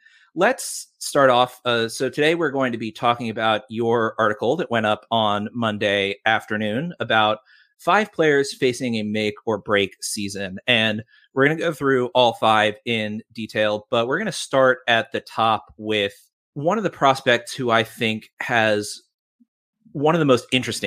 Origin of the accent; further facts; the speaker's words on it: New York, United States; But, you know, as a New Yorker, I have to root for the Liberty.